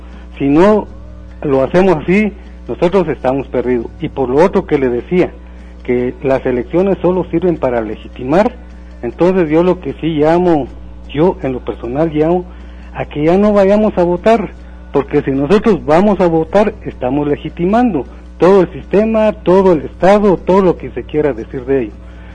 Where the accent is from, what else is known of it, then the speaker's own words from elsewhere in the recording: Guatemala; porque somos aquí guatemaltecos y no podemos estar fuera de eso